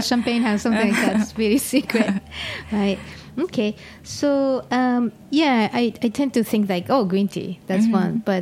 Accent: Tokyo, Japan; I grew up in Tokyo and I didn't have any regional mindset.

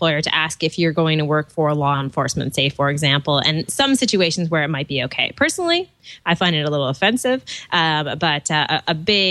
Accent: Toronto, Ontario, Canada; from Toronto, Ontario, Canada.

